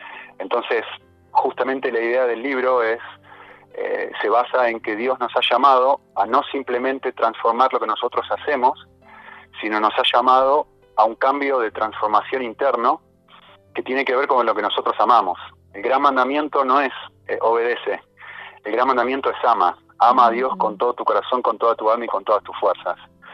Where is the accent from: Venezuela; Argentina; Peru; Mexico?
Argentina; now in Spain; como mi acento me va a delatar, soy argentino, uh-huh. De, en realidad de nacionalidad italiana, vivo en España